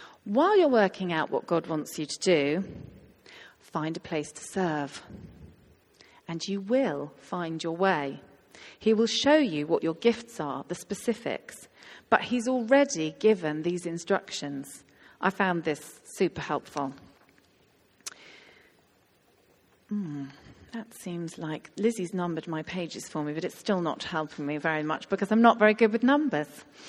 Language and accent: English; United Kingdom; I think we are quite British about this.